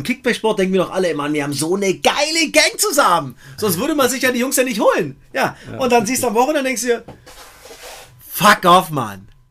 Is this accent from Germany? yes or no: yes; East Germany, Germany; Ich bin halt auch ein Ossi